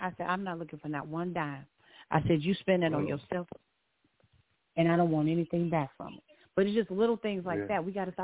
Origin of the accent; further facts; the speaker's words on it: Illinois, United States; I was born and raised on Grenshaw and Pulaski, 3900 block.